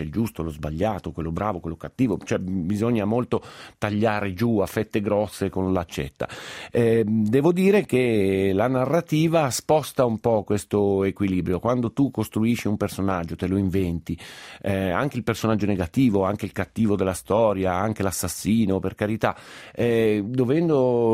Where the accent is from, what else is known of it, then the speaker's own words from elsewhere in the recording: Milan, Lombardy, Italy; Io sono milanese, quindi lo dico senza particolari enfasi o senza vantarmi